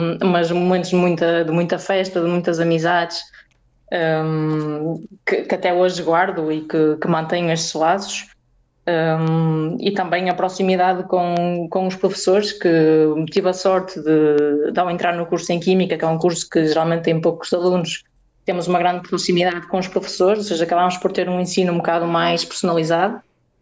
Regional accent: Braga, Norte, Portugal; Porque como eu sou de Braga, fiz a universidade enquanto estava na casa dos meus pais

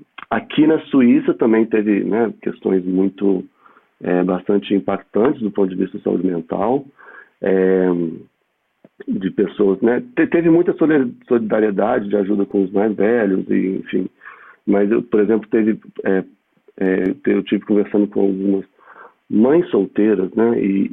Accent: Brazil; moved away as an adult; now in Portugal; Assim, eu saí do Brasil. Sempre sonhei em morar em Portugal.

